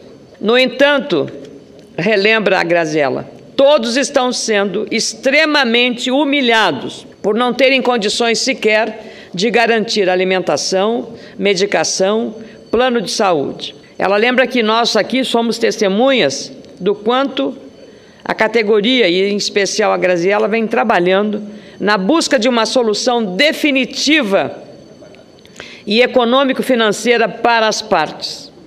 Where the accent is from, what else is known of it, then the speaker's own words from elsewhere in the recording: Rio Grande do Sul, Brazil; lá do meu estado, no Rio Grande do Sul